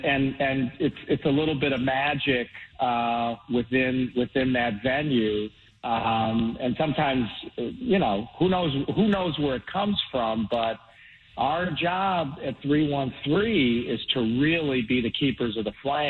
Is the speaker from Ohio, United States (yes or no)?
no; Detroit, Michigan, United States; I grew up in Detroit, but I never forgot about Pine Knob.